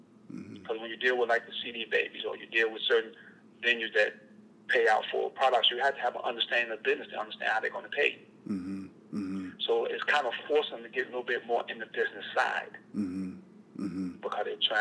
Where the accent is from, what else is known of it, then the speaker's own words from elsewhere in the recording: Detroit, Michigan, United States; I'm from Detroit, born and raised. You can't get no more Detroit than me.